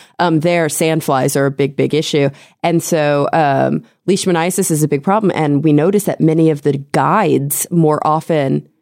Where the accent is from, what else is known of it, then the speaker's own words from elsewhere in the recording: Texas, United States; when I was growing up in Texas in the South, where we have a horrible problem with mosquitoes